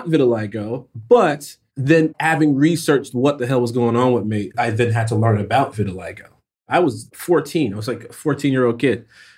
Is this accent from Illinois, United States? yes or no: yes; Chicago, Illinois, United States; also born or lived in Glen Ellyn, Illinois; I am from Chicago. However, Google or Wikipedia or whoever the hell decided that I'm not.